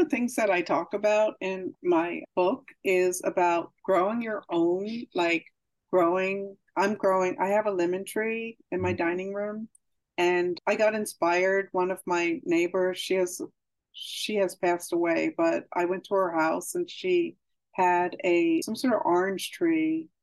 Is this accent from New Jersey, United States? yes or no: yes; Montclair, New Jersey, United States; born there; so I mentioned earlier where the first place I had lived, where I was born in Montclair, New Jersey.